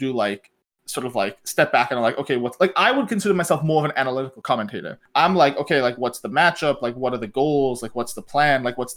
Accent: Canada; And I bring up I'm Canadian, we get talking about Canadian television.

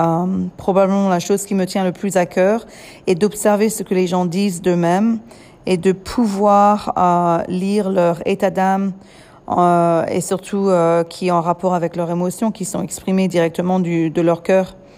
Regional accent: France; now in United States; mon français cassé ou mal exprimé, cela fait quand même 21 ans que j'ai quitté la France et que je me suis baignée dans la culture américaine, mais aussi sans nécessairement continuer ma propre langue maternelle.

